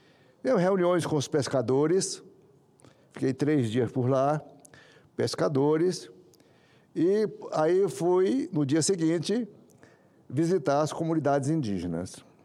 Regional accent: Rondônia, Brazil; eu sou lá do estado de Rondônia, né? Eu represento o estado de Rondônia.

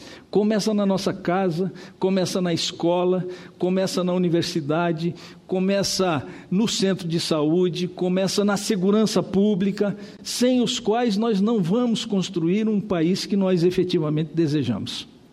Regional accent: Santa Catarina, Brazil; É, eu sou de Santa, então Santa Catarina.

